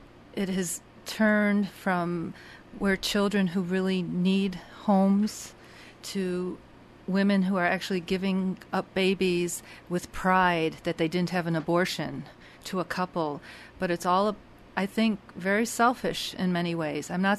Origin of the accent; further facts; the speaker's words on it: Illinois, United States; I was raised in the northern suburbs of Chicago, and my high school and grade schools were all white American children, and I was always a little darker and more exotic looking. And I was raised in a Jewish family